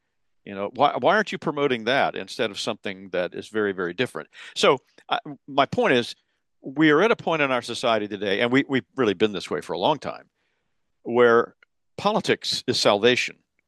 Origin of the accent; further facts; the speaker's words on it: Columbia, South Carolina, United States; a large church in my hometown in Columbia, South Carolina, some years ago.